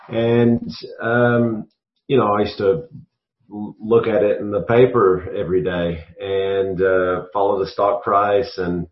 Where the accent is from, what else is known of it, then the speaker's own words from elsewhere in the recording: United States; moved away as an adult; also born or lived in South Africa; I was born and raised in America.